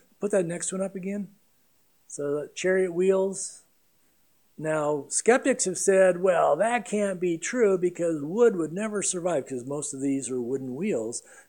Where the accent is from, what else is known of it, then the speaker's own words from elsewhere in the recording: San Diego, California, United States; I mean, I surfed many years growing up in San Diego.